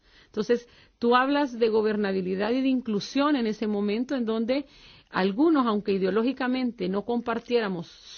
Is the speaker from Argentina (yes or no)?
no; El Salvador; Nosotros como salvadoreños llevamos una pequeña ventaja